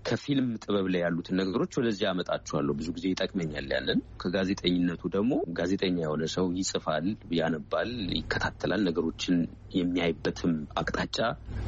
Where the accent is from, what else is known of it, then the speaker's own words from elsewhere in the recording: Addis Ababa, Ethiopia; ውጭ ሀገር ብኖርም ያደኩት ትልቅ እስኮንድረስ ይኖርኩት ኢትዮጵያ ውስጥ ነው አዲስ አበባ ነው